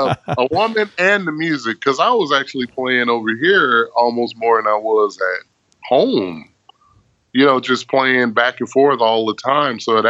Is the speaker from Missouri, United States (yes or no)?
no; California, United States; I was born actually in California, born and raised.